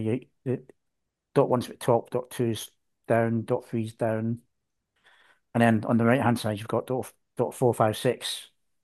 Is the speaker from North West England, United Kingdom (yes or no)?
no; Scotland, United Kingdom; accent: Scottish; it's pretty accurate even with my Scottish accent.